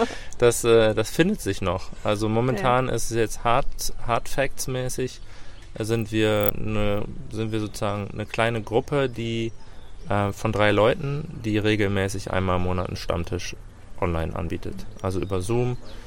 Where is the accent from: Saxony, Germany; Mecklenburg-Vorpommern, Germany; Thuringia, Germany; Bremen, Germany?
Bremen, Germany; Und ich bin aus Bremen, ich habe 2 Kinder und bin verheiratet